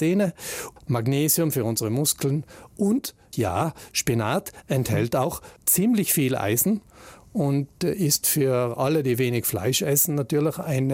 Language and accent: German; Trentino-Alto Adige, Italy; Das ist ja bei uns in Südtirol so üblich